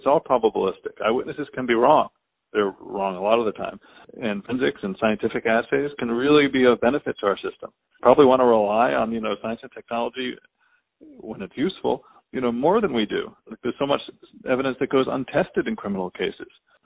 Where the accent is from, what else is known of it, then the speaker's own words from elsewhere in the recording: North Carolina, United States; my home state of North Carolina participates in the federal data bank